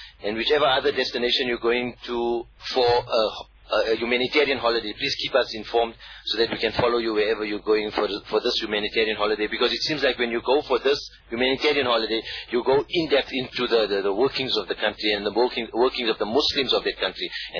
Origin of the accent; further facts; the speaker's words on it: South Africa; as a South African, that is something which we look at first.